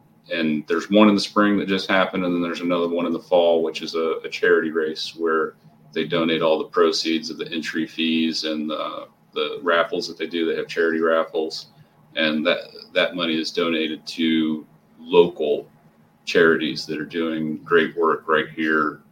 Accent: Illinois, United States; I'm originally from Illinois, and I would have loved to have something like that up there.

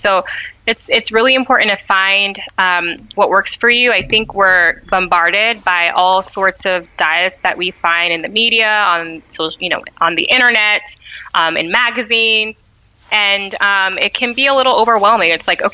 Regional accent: Ghana; And I'm a Ghanaian. And so my culture is really important.

